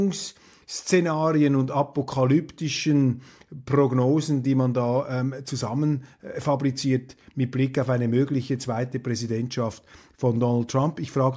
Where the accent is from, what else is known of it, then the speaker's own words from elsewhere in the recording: Switzerland; bei aller Zurückhaltung, die man sich als Schweizer da verlegen muss